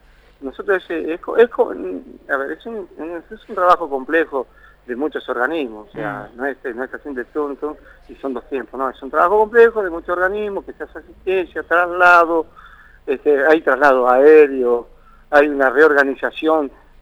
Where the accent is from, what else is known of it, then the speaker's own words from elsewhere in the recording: Comodoro Rivadavia, Chubut, Argentina; Yo creo que Comodoro siempre, cada vez que yo observo, soy nativo de acá